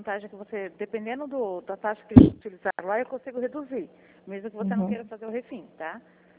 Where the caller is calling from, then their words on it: Dourados, Mato Grosso do Sul, Brazil; Eu sou daqui de Dourados, da Poupa Crédito.